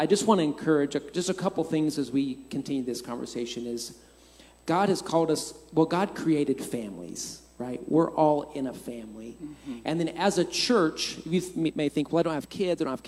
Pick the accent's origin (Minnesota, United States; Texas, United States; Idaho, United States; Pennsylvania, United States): Idaho, United States; Twin Falls; also born or lived in Nashville; we grew up here in Twin, but I always wanted to be in music, and so I moved to Nashville. I went to college in Nashville, Tennessee. At 18 years old